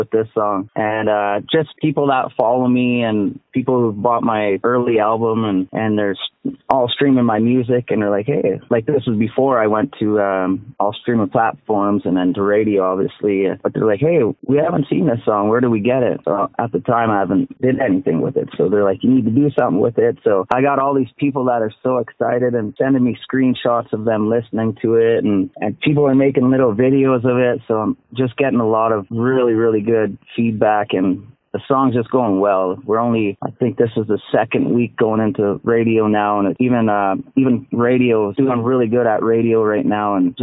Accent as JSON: {"language": "English", "town": "Grande Prairie", "region": "Alberta", "country": "Canada", "tie": "born or raised there", "said": "right here in my hometown at the Grand Prairie Casino here"}